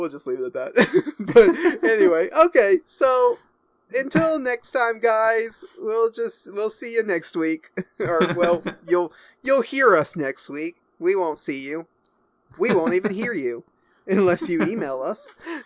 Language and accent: English; France; accent: French; He didn't like my French accent, and so he wanted to just get rid of it.